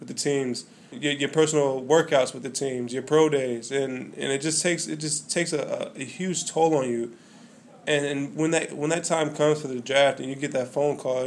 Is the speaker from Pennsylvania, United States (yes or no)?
no; New Jersey, United States; I'm from Jersey, so I was always around the cold.